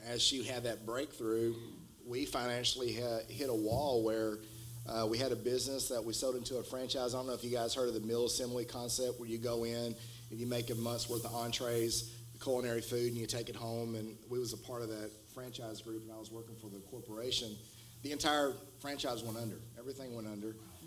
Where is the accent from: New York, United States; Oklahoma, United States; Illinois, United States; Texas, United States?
Texas, United States; Mesquite; I'm from Mesquite, guys.